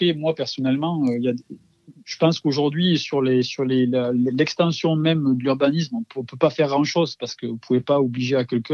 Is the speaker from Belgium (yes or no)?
no; Occitanie, France; Donc, si je compare par rapport à ma région d'origine, enfin, à mon appellation d'origine et aujourd'hui où je suis implanté